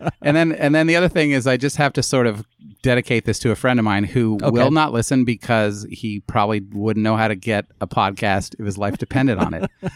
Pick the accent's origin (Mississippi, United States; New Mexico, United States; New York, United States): New Mexico, United States; some of my funny stories about growing up in New Mexico.